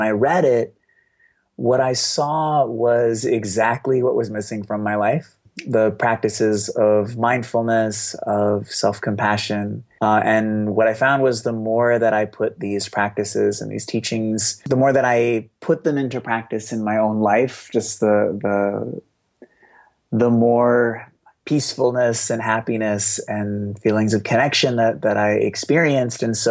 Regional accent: Boston, Massachusetts, United States; I grew up in Boston. I grew up with a single alcoholic mom, had a lot of financial issues growing up.

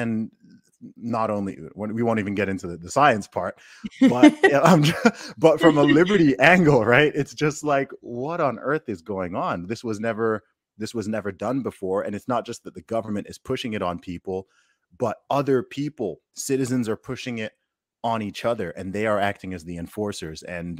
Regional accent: Saudi Arabia; when I grew up in Saudi, they had if you went to a restaurant, even a McDonald's, KFC, anything, they have two sections, right?

